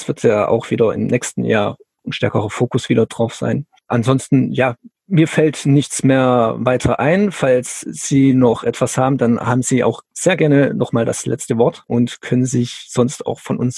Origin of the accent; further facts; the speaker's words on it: Schiltach, Baden-Württemberg, Germany; fühle ich mich immer wieder an Schiltach, also meine Heimatstadt, erinnert